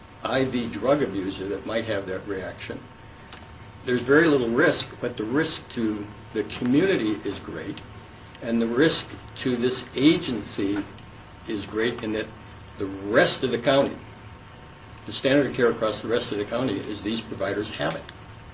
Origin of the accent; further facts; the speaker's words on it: Detroit, Michigan, United States; I grew up in Detroit and practiced in Detroit for 15 years.